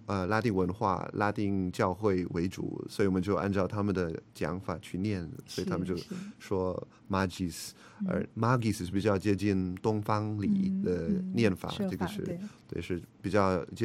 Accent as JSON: {"language": "Chinese", "country": "Philippines", "second_language": "Chinese", "said": "然后虽然我不是台湾人的，我是来自菲律宾的"}